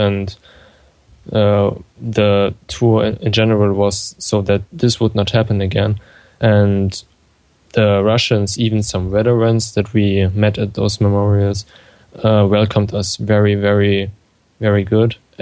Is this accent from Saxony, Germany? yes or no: yes; Dresden, Saxony, Germany; from Dresden, Germany.